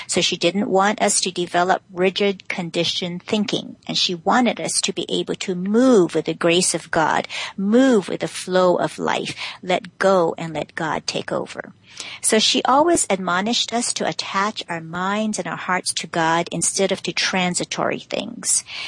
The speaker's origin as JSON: {"language": "English", "region": "Hawaii", "country": "United States", "lives_now": "New York City, United States", "said": "And because I am from Hawaii and there is the Hawaiian Standard Time"}